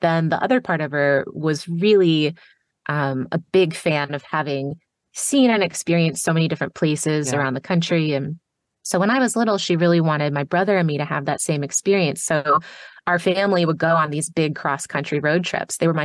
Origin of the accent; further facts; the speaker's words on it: the South, United States; I'm from the South and I thought we had hospitality down.